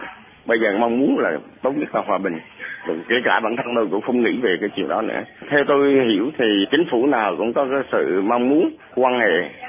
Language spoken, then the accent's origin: Vietnamese; Quang Nam, Vietnam; Quê hương tôi là cách cái trung tâm thành phố Đà Nẵng khoảng 20 cây số, thuộc tỉnh Quảng Nam đấy.